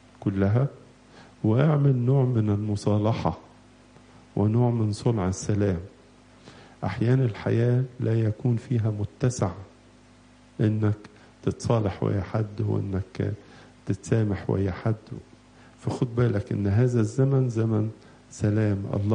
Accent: Egypt; احنا في مصر

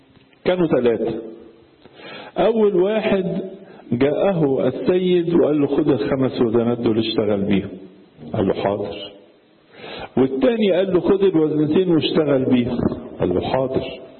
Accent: Egypt; أحيانا عندنا في مصر بيوصفوا الستات

